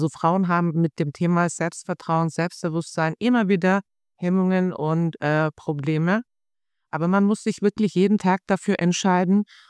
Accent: Germany; born there; ich bin hier geboren in Deutschland. Mein Vater war oder ist, der ist zwar jetzt in Rente, aber er ist ein Gastarbeiter. Ich bin hier geboren.

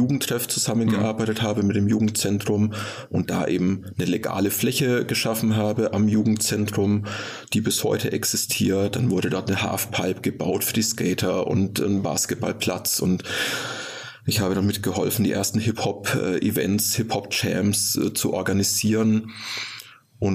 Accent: Nuremberg, Bavaria, Germany; accent: Franconian; now in Fulda, Germany; Ich bin schon seit 2002 in Fulda, geboren, aufgewachsen in und um Nürnberg. Also man bekommt den fränkischen Akzent, das rollende R nicht so wirklich weg.

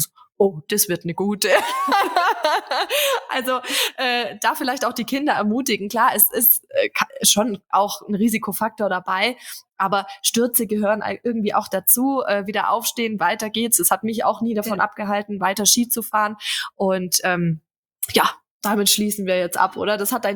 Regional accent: Bavaria, Germany; born there; ich komme gebürtig aus dem Allgäu. Das heißt, Schnee ist mir jetzt auch nicht ganz fremd.

